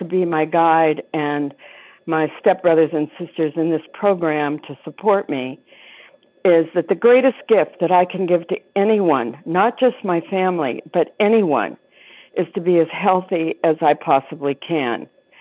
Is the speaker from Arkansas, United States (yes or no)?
no; Anthem, Arizona, United States; I am from Anthem, Arizona, which is only a little over an hour away from Sedona.